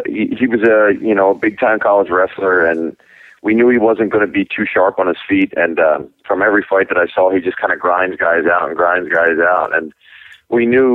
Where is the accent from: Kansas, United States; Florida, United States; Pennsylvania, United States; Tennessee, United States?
Pennsylvania, United States; Philadelphia; I'm from South Philly and, you know, in Pennsylvania, in the United States, and wasn't born in Ireland. My parents weren't born in Ireland, but we grew up in a real small Catholic neighborhood.